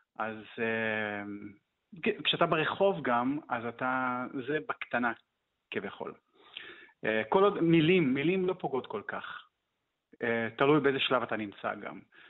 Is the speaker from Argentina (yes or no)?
no; Brazil; ככה זה באמת בברזיל, לפחות בסביבה שאני גדלתי בה.